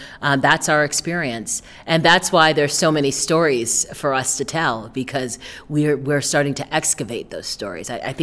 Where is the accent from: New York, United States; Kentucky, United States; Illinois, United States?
New York, United States; So I'm from New York. You know, I didn't grow up in a kind of car culture.